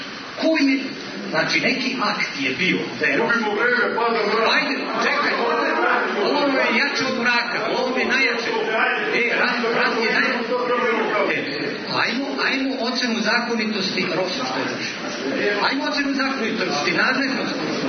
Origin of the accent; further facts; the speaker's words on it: Peja, Kosovo; born there; Ja sam rođen u Peći, živio kod Stubitrovice, sada sam u Raštu.